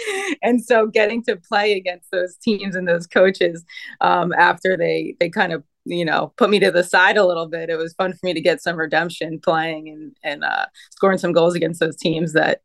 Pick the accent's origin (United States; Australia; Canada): United States; New Jersey; I loved just the fact that I'm from New Jersey and it was only 2 hours from home.